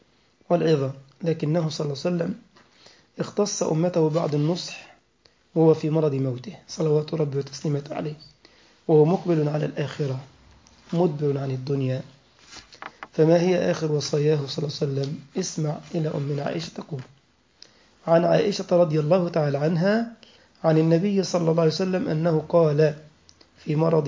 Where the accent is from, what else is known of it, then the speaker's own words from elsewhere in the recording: Egypt; ذكرني بالمثل المشهور عندنا في مصر، مثل كده شعبي